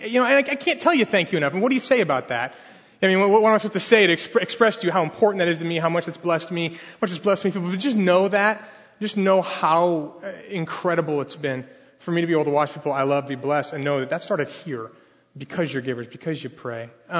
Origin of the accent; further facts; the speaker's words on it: Los Angeles, California, United States; I am from West LA. I'm from Shoreline Church.